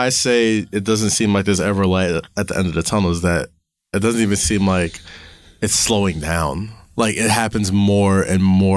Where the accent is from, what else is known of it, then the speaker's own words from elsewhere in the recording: Staten Island, New York, United States; it's happened in my backyard. I'm from Staten Island.